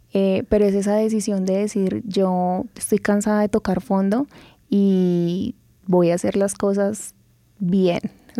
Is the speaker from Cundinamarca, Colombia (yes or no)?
yes; Pacho, Cundinamarca, Colombia; also born or lived in Bogotá; Sí, y mi papá es de Pacho, Cundinamarca, y me crié en Pacho, Cundinamarca.